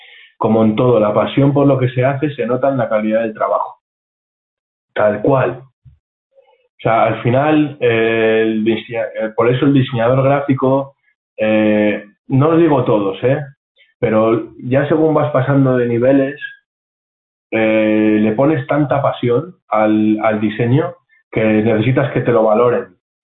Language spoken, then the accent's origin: Spanish; La Bañeza, Castile and León, Spain; Aquí en La Bañeza, en mi pueblo, la gente no tiene mucho en cuenta esto